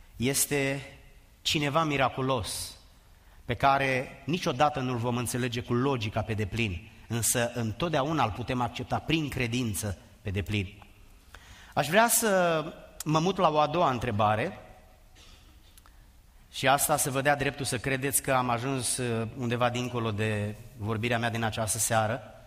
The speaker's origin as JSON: {"language": "Romanian", "town": "Giurgiu", "region": "Giurgiu County", "country": "Romania", "tie": "born or raised there", "said": "M-am născut în Giurgiu, sub București, pe malul Dunării, la granița cu Bulgaria, unde cultul morților este foarte puternic"}